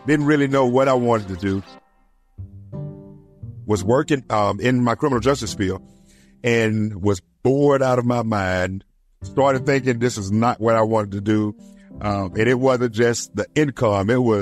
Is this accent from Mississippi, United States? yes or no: yes; Oxford, Mississippi, United States; I was born and raised here in Oxford, Mississippi. I'm a graduate of Oxford High School, graduated in 1993